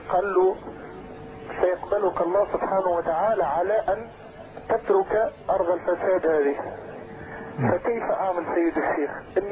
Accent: Tunisia; أنا شاب تونسي والحمد لله مسلم ومؤمن بالله.

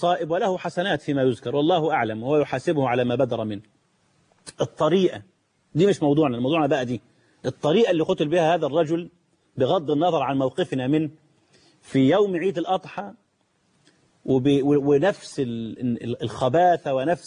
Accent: Egypt; ده عندنا في مصر في معاهدة كامب ديفيد المشؤومة دي ممنوع حد من الجنود يدخل سيناء

